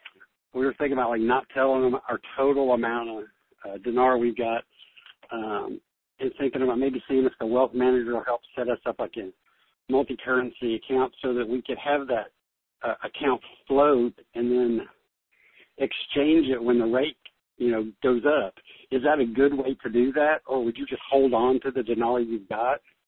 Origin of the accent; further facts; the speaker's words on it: Tennessee, United States; I'm from Tennessee, and I love his story about making fun of the guy in the National Airport.